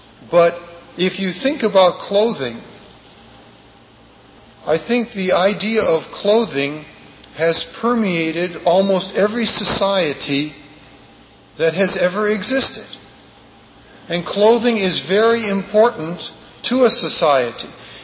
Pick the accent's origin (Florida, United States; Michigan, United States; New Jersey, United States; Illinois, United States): Michigan, United States; Detroit; also born or lived in East Coast; I was born and raised in Detroit, and then after a number of years in the East Coast, came back to Michigan.